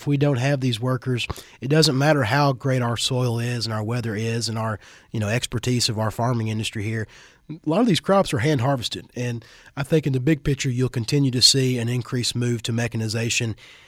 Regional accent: Kentucky, United States; But it was opposed in my home state of Kentucky, the Kentucky Farm Bureau, and a lot of Southern states.

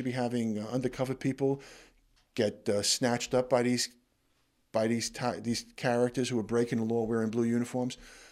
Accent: Brooklyn, New York, United States; I wanted to work for Frank Hogan, who was a legend in New York, growing up in Brooklyn.

